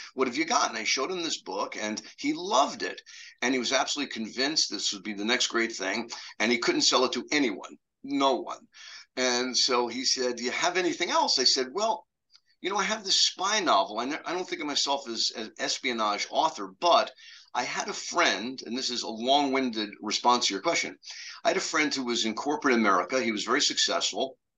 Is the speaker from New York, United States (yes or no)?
yes; New York City, New York, United States; I grew up in New York City, and I love to write. I wrote plays in elementary school.